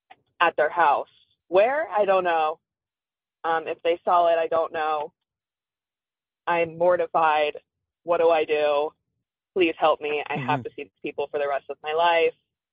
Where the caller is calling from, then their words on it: Cincinnati, Ohio, United States; Hi, Heather. I'm calling from Cincinnati, Ohio.